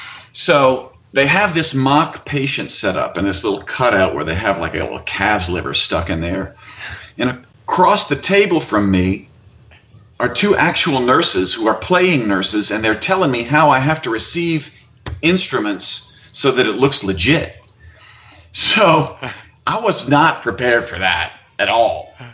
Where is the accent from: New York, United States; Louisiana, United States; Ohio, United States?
Louisiana, United States; Mandeville; I'm from Mandeville. I'm a Mandeville kid.